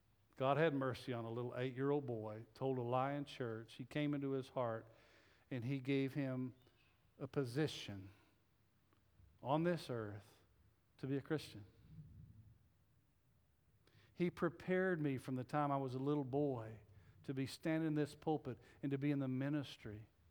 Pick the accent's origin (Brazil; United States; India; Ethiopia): United States; Texas; As I said, I was raised in West Texas.